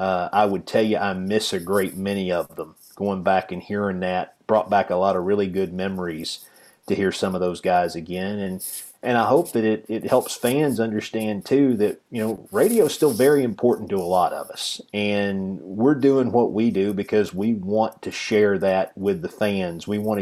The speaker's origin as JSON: {"language": "English", "region": "Tennessee", "country": "United States", "tie": "born or raised there", "said": "John Ward was a guy I got to listen to growing up in East Tennessee."}